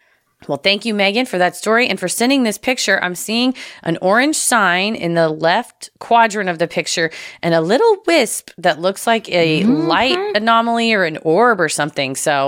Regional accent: Missouri, United States; Near my hometown in Missouri, there is a city called St. Charles

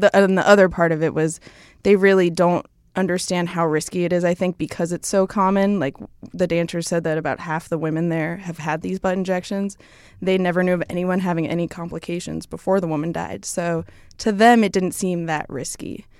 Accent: Boston, Massachusetts, United States; I'm from Boston.

